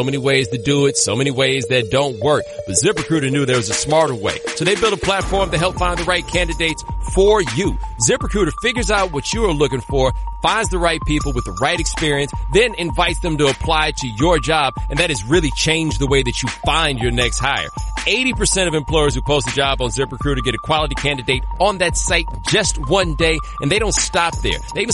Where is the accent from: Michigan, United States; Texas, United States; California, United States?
Texas, United States; as a native Texan, well, I wasn't born there, but I grew up there. So, like, as a Texan, I understand, like, the cultural significance of football